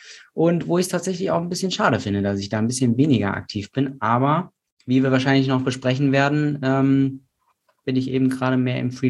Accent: Frankfurt, Hesse, Germany; also born or lived in Portugal; Also ich komme aus Hessen ursprünglich, da bin ich groß geworden im Raum Frankfurt am Main. Da bin ich im Prinzip erstmal groß geworden, bis ich in die 2. Klasse gekommen bin. Dann habe ich tatsächlich 4 Jahre lang in Portugal gelebt

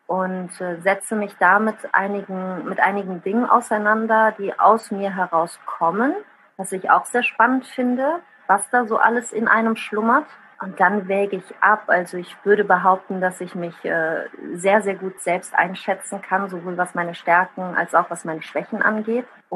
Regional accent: Bad Honnef, North Rhine-Westphalia, Germany; first language Italian; German is a second language; Ich bin in Bad Honnef am Rhein geboren, also hier auf der anderen Rheinseite einmal gegenüber.

